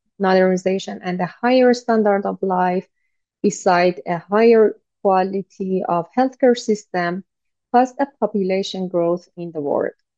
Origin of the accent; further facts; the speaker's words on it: Iran; English is a second language; I'm originally from Iran and I'm a doctoral researcher in University of UBaskila